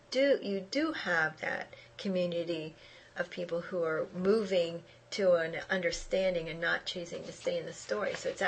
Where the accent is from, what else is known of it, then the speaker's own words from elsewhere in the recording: San Antonio, Texas, United States; born there; the story I was born in San Antonio, Texas.